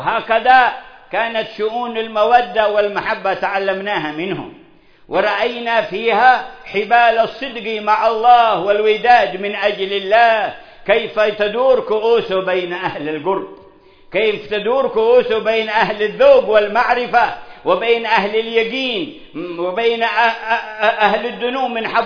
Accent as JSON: {"language": "Arabic", "region": "Hadramaut", "country": "Yemen", "said": "وكان أيام الشدة عندنا بحضرموت"}